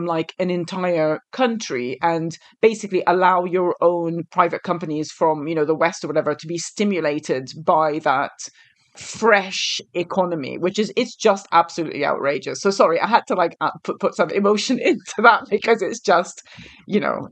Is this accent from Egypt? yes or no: yes; Egypt; I experienced this firsthand growing up in Egypt and seeing, you know, this idea of like liberalizing an economy.